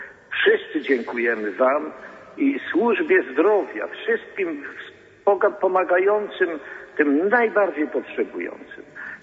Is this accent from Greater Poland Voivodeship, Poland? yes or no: no; Olkusz, Lesser Poland, Poland; born there; ja jestem urodzony w Olkuszu